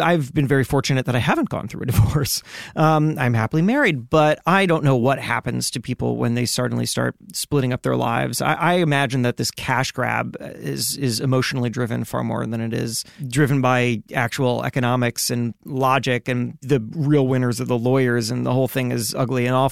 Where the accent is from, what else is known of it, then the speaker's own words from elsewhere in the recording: Miami, Florida, United States; So I am a huge Miami Heat fan. I grew up in Miami.